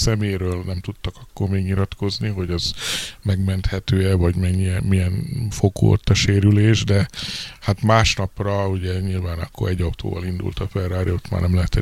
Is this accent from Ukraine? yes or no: no; Hungary; szerencsém volt ezzel az, hogy magyar vagyok